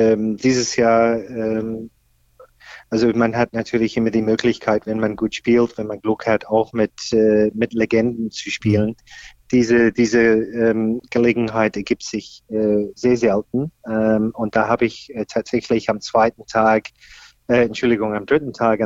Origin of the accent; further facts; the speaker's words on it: Australia; Australien, wo ich herkomme, hat ihn auch sehr interessiert.